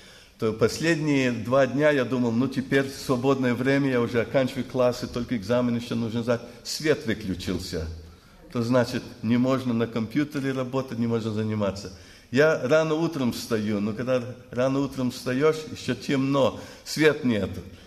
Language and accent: Russian; United States; то я из Америки, а я там живу, паспорт канадский, я еще канадец.